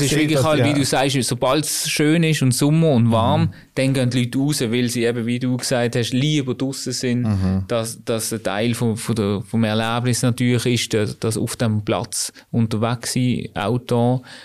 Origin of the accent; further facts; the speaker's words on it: Basel, Basel-Stadt, Switzerland; born there; Geboren in Basel, im Gellert-Quartier.